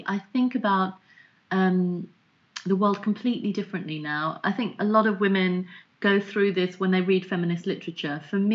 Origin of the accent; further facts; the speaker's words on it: London, United Kingdom; I grew up in Southeast London, which is a very racist part of the world in the 80s and 90s.